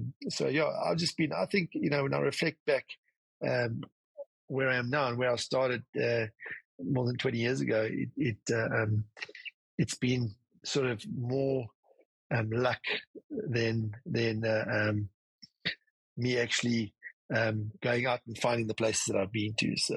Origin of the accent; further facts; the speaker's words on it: South Africa; it's being a South African and growing up in South Africa, and sort of the path which we've been through, in the sense that we live at the point of Africa